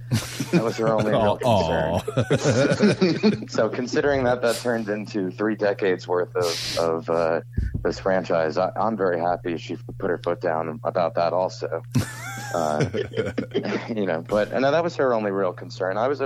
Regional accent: New Jersey, United States; now in Florida, United States; But, no, I love Jersey. I'm from North Jersey, which is – I'm from North Jersey, which, as anyone who lives here knows, is a completely different state than South Jersey.

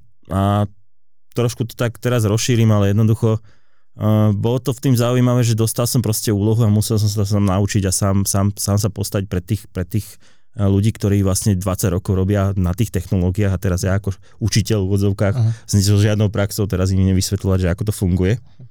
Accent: Trnava, Trnava Region, Slovakia; že je v Trnave, a ja som Trnavčan

